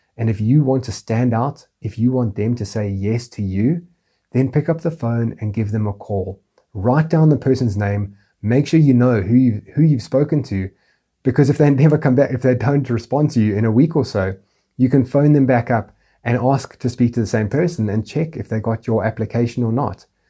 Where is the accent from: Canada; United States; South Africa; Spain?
South Africa; I said, I'm coming down to South Africa, to my home country